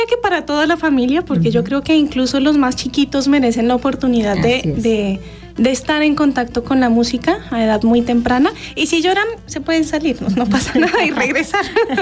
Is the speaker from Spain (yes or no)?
no; Colombia; now in Mexico; yo soy colombiana uh-huh. de nacimiento, llevo aquí en México casi 11 años.